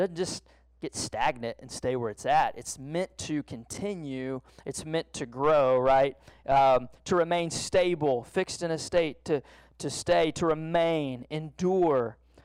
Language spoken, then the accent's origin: English; Texas, United States; I'm from Southeast Texas. I may pronounce them a little differently.